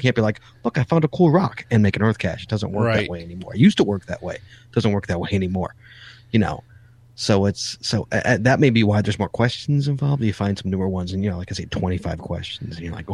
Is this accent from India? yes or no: no; Illinois, United States; But I come from Illinois where it's all fens. It's all fens. And that's it. That's all we have here in Illinois.